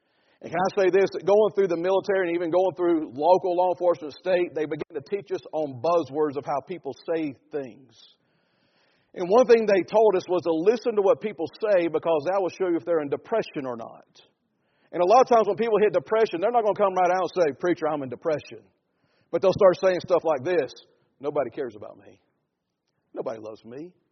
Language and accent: English; North Carolina, United States; Now, I was raised in North Carolina. And one thing in North Carolina that my mama and granddaddy and grandmama and all of them taught me was this.